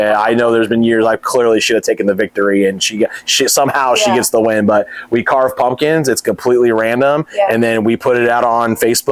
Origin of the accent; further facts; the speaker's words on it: Sacramento, California, United States; Yeah, so I grew up in Sacramento. That's where I'm, that was home base for us